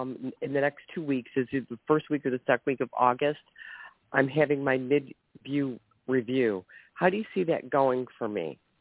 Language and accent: English; Ohio, United States